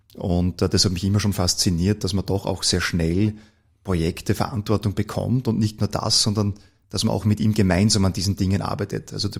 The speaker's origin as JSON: {"language": "German", "town": "Gmunden", "region": "Upper Austria", "country": "Austria", "tie": "born there", "moved": "as an adult", "lives_now": "Vienna, Austria", "said": "Du, ich bin eigentlich gebürtiger Oberösterreicher."}